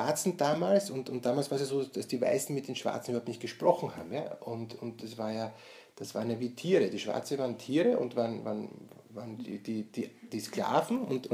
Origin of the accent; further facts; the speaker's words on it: Austria; Haben wir die Lektion noch nicht gelernt als Österreicher?